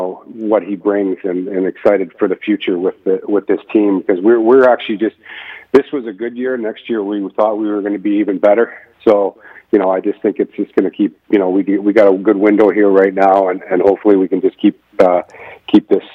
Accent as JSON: {"language": "English", "town": "Kamloops", "region": "British Columbia", "country": "Canada", "tie": "born or raised there", "said": "And to be obviously an owner in my hometown and be getting the opportunity to do that, it's something I wanted to do."}